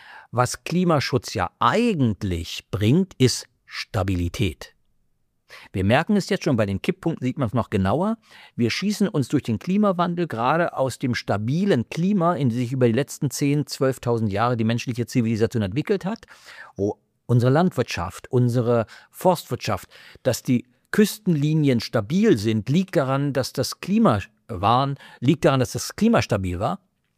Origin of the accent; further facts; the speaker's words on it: East Germany, Germany; Ich komme aus dem Osten.